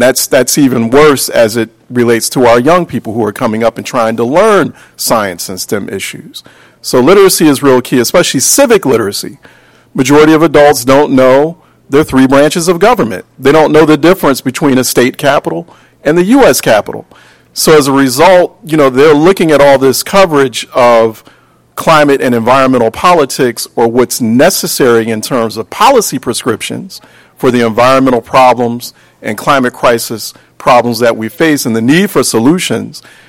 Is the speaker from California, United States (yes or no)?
no; Philadelphia, Pennsylvania, United States; I know because I grew up in Philadelphia. I grew up in North Philadelphia. So I know all about it.